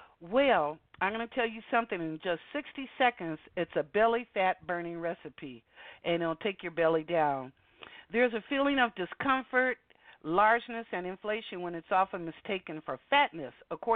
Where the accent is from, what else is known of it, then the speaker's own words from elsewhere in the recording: Seattle, Washington, United States; Well, y'all, you know I'm from Washington, so I'm going to tell you, Seattle, Washington, we are one of the sanctuary cities.